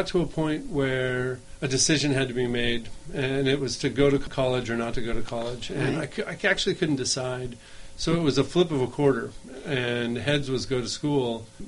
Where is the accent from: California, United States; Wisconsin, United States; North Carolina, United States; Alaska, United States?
Alaska, United States; Anchorage; now in Port Townsend, United States; I'm from Anchorage, Alaska. That's where I grew up.